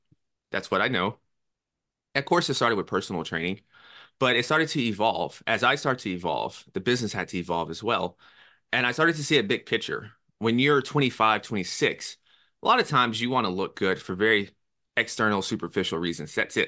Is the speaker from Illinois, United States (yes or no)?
no; Nashville, Tennessee, United States; now in New York City, United States; And I'm from Nashville, Tennessee, and I went to New York City.